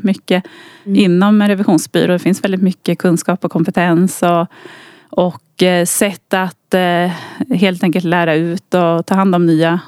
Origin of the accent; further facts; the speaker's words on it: Katrineholm, Södermanland, Sweden; Jag är uppväxt i Katrineholm, mm, i äldst av tre syskon.